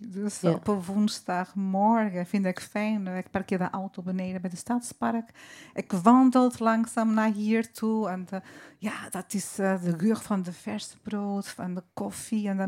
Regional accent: Porto, Porto District, Portugal; Dutch is a second language; now in Belgium; Ja, ik kom zelf uit Porto en ik woon in België al 23 jaar.

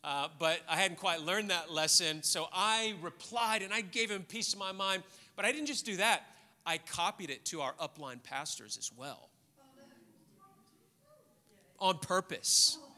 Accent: the South, United States; The racist culture that I grew up in the South

